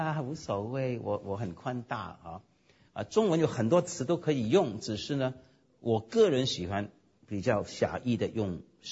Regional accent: Hong Kong; 比方说我最不喜欢广东人我们香港人了

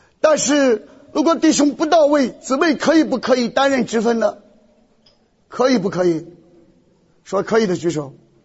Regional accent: China; 所以我们中国人啊，基督教在中国最可怕的就是这种狭隘性啊

